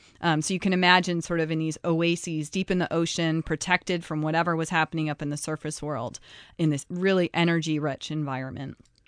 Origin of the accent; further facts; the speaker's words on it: Ohio, United States; You know, I grew up in the Midwest, so I didn't really know much about underwater volcanoes growing up in Ohio.